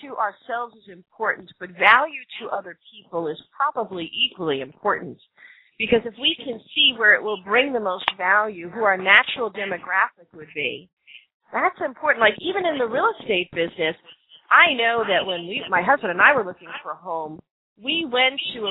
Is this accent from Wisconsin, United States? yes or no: no; New York City, New York, United States; I grew up in New York City in a 2-bedroom apartment, and there were 7 children.